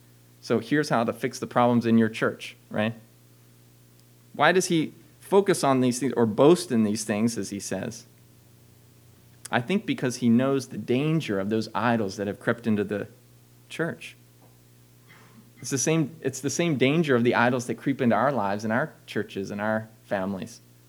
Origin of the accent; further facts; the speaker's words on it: Maryland, United States; I grew up in Baltimore County, so I'm a Terps fan.